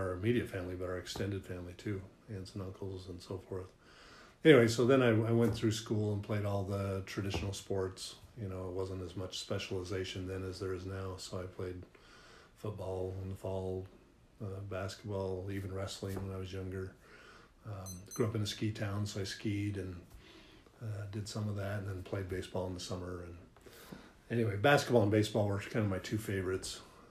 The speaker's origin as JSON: {"language": "English", "town": "Denver", "region": "Colorado", "country": "United States", "tie": "born or raised there", "said": "I grew up in the Denver area. So I'd go to the Nuggets games or the Broncos games or minor league baseball or whatever."}